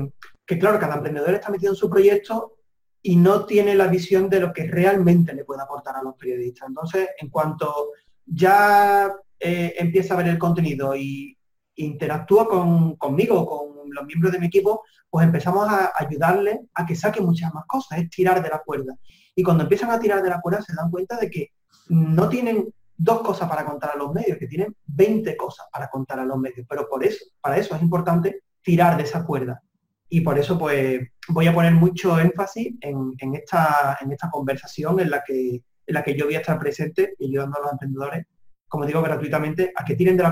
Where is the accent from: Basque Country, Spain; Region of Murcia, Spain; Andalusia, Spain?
Andalusia, Spain; poder vivir en mi casa, en mi pueblo, que está en la provincia de Sevilla